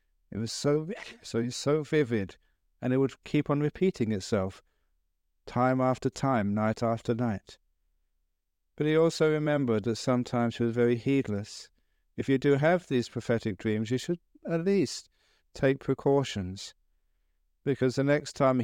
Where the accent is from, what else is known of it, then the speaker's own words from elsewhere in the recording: England, United Kingdom; also born or lived in Thailand; He was a monk from the United States. I was from England.